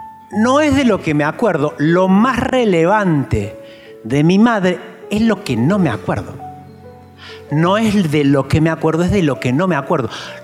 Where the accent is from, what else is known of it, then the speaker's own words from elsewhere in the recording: Comodoro Rivadavia, Chubut, Argentina; born there; esa escena es en el sur donde yo nací, en Comodoro Rivadavia, en la provincia de Chubut.